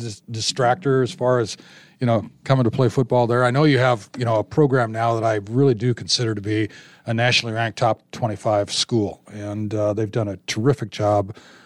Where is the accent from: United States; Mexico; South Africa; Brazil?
United States; Tacoma, Washington; When I grew up in Tacoma, Washington, there's a lot of rain up there.